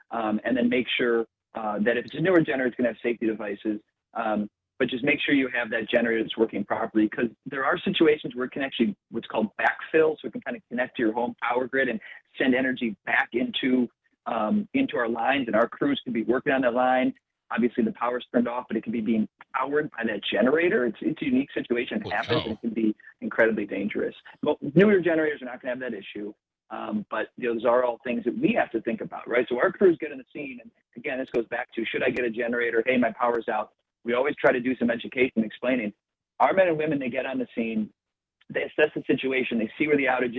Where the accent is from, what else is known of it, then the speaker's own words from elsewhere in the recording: Midwest, United States; And listen, I'm a Midwest guy. I've been born and raised in the Midwest my whole life.